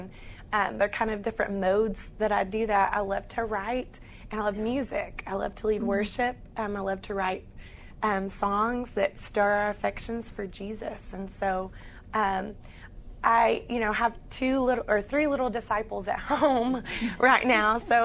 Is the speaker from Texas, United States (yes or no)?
yes; Texas, United States; I grew up in Texas. I'm from East Texas.